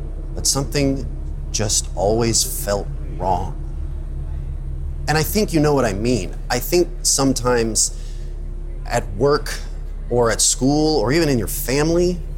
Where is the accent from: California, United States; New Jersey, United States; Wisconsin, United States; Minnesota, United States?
California, United States; So, I grew up in California. As a kid, I was lonely. Lived in a small town, went to a small school